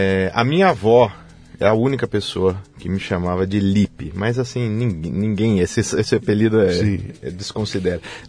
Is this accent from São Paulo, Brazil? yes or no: yes; Jundiaí, São Paulo, Brazil; now in Denmark; Eu nasci em Jundiaí. Sou natural de Jundiaí.